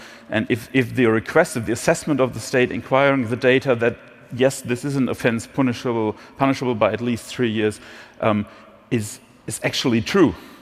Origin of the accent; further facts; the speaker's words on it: Germany; obviously I know that best because I'm from Germany